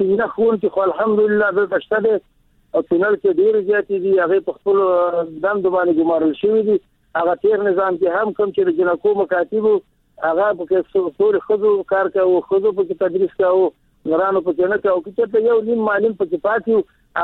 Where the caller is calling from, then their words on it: Kunar, Afghanistan; زمونږ پوښتنه دا ده چې مونږ دلته په کونړ کې معلمینو